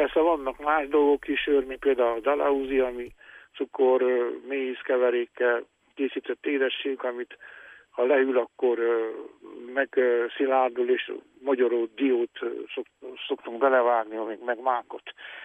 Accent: Gheorgheni, Harghita, Romania; a szülőföldem, Gyergyói, Gyengyusze Miklós

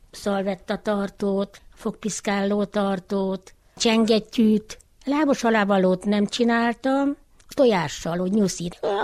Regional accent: Romania; also born or lived in Sibiu; Nem itt születtem, a Szebenbe születtem. Gyerekkoromban a szüleimmel hazajöttünk. Ide mentem férhez, ebbe a faluba, és itt éltem le az életemet.

